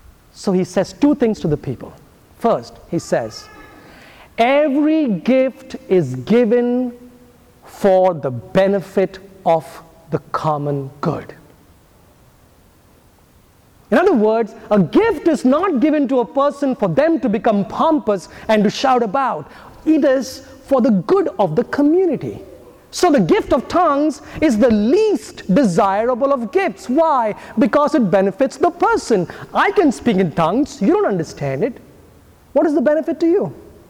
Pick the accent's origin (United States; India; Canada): India; first language Hindi; English is a second language; So how cool would it be that I would be speaking in Hindi now, which is my mother tongue, and you would understand it in English?